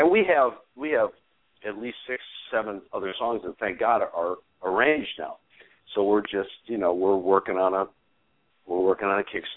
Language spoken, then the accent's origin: English; Chicago, Illinois, United States; We're both from Chicago. I've known him for 30-something years.